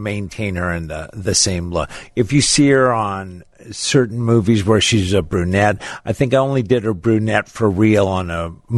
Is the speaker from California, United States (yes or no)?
yes; Los Angeles, California, United States; Los Angeles, California.